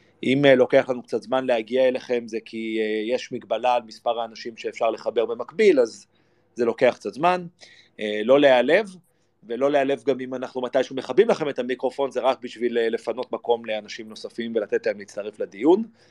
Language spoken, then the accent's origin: Hebrew; Jerusalem, Jerusalem District, Israel; כשאני גדלתי בירושלים בשנות ה-70 וה-80